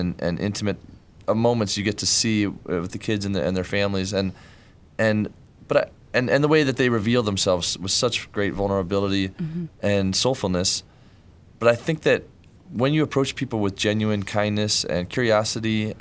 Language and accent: English; Ann Arbor, Michigan, United States; also born or lived in Ypsilanti; You know, I grew up in Ann Arbor and Ipsy, but 20 minutes any direction, you'll see towns like Medora.